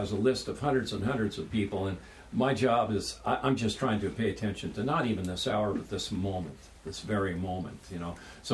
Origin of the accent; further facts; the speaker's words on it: Los Angeles, California, United States; I was born and raised in Los Angeles.